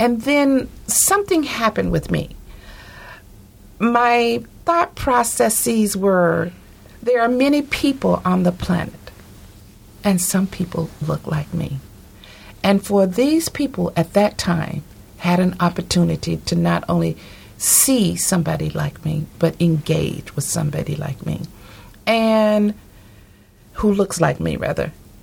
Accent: United States; I like to think that I am not egocentric about the fact that I am an American and I have all amenities available for me.

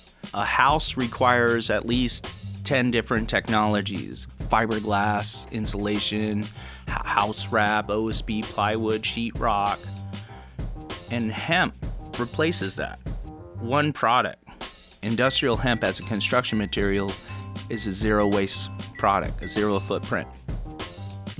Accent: Fairbanks, Alaska, United States; I have traveled all over Alaska to my hometown in Fairbanks, Alaska at the World Energy Forum

